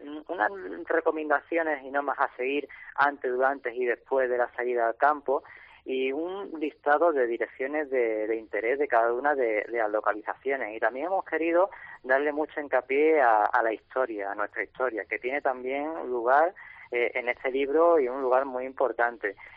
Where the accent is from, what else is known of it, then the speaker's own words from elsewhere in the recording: Málaga, Andalusia, Spain; Me he centrado en estas tres provincias porque yo soy de Málaga y por cercanía son por las que más me muevo.